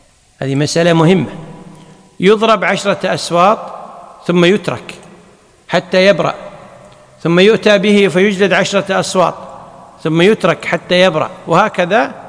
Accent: Kuwait; ولذلك عندنا في الكويت المعمول به

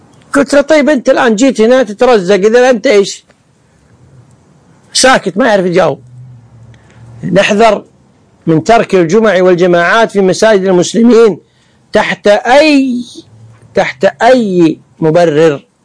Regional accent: Kuwait; لما أمر ولي الأمر عندنا في الكويت بتسليم الأسلحة

